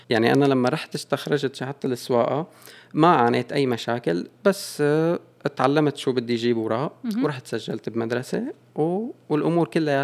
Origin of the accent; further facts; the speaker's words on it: Syria; now in Turkey; أو كسوريين بلاقي شوي اختلاف بالنسبة لأنظمة السير